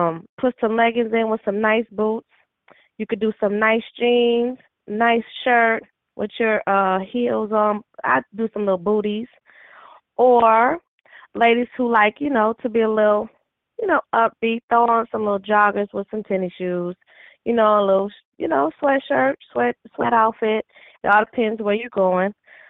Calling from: Minneapolis, Minnesota, United States; I currently am in Minneapolis, Minnesota.

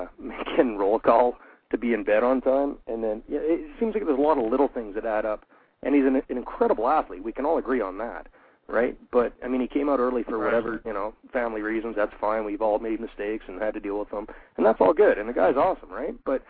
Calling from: Canada; I'm calling up from Canada.

